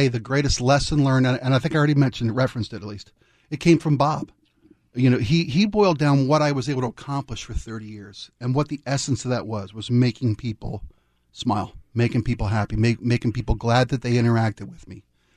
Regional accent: Ireland; but I did mention that I'm Irish and I'm halfway into a fifth of Jameson since we started.

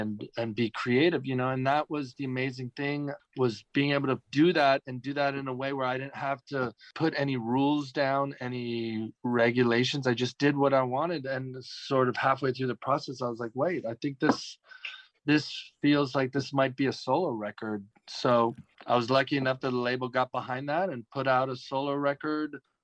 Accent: Los Angeles, California, United States; I grew up in Los Angeles.

